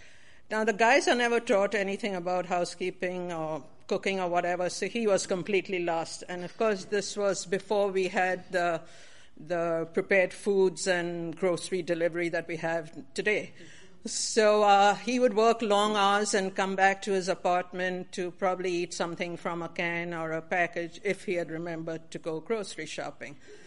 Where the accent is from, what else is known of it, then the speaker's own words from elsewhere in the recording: India; I grew up in India, the middle of three daughters